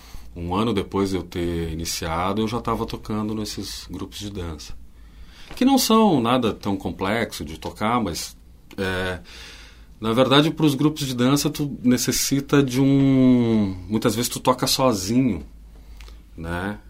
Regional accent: Porto Alegre, Rio Grande do Sul, Brazil; moved away; also born or lived in Santa Catarina; Sou natural aqui de Porto Alegre.

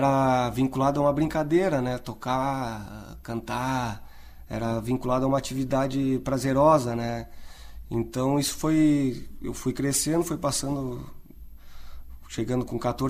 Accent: Porto Alegre, Rio Grande do Sul, Brazil; Nasci em Porto Alegre.

